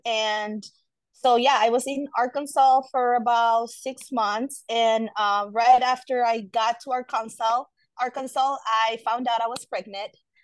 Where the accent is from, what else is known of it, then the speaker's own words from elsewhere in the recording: Mexico; now in Cottage Grove, United States; Yes, so I am from Mexico. I am currently living in Cottage Grove, Minnesota.